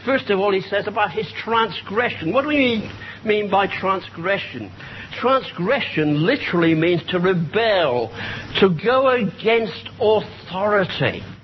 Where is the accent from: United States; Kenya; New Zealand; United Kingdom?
United Kingdom; I'm going to show that I'm British.